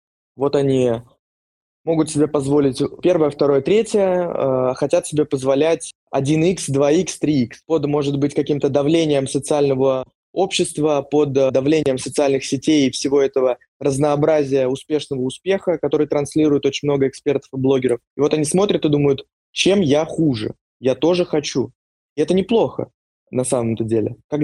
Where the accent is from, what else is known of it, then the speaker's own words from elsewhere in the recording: Vladimir, Vladimir Oblast, Russia; Я когда уехал из Владимира, я начал общаться с разными московскими, питерскими ребятами.